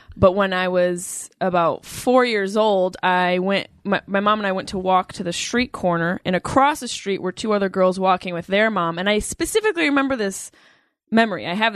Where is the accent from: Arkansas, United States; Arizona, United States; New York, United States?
New York, United States; Syracuse; I'm from Syracuse, New York.